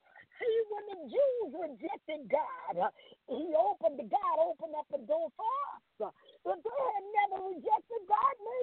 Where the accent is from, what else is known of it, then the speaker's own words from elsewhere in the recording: New Orleans, Louisiana, United States; And you know, as a little girl growing up in New Orleans, hallelujah, there were some things that we used to hear the older people, the elders say.